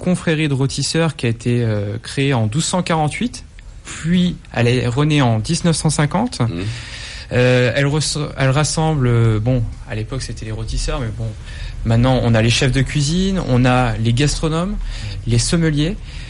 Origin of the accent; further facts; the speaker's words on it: Bourgogne-Franche-Comté, France; J'ai grandi en Bourgogne